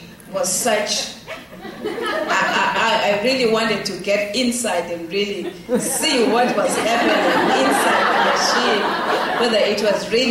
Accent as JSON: {"language": "English", "town": "Ingwavuma", "region": "KwaZulu-Natal", "country": "South Africa", "moved": "yes", "lives_now": "Detroit, United States", "said": "I was coming from Ingovuma, a small village. I had never been even to, in our cities in South Africa, like Durban, Johannesburg."}